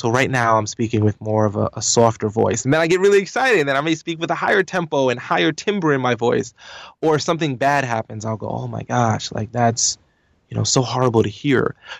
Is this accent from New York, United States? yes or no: yes; New York, United States; You know, I'm from New York, so you probably hear that I speak very fast.